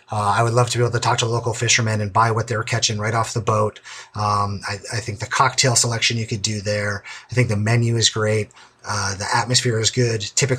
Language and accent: English; Vermont, United States; I'm from Vermont, right?